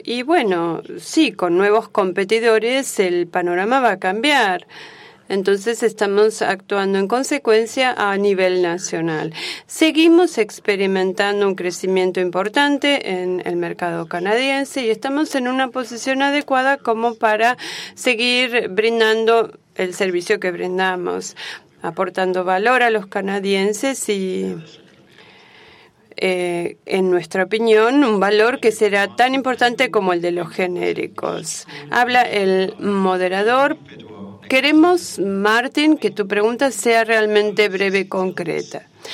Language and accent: Spanish; Indonesia; vengo de Indonesia.